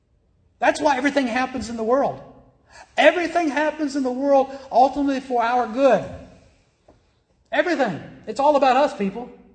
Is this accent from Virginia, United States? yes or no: yes; Richmond, Virginia, United States; My hometown, which is Richmond, Virginia, they've got rioting there.